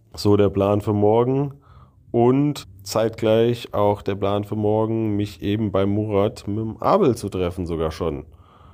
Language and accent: German; Germany; wie ich als Deutscher die Türkei sehe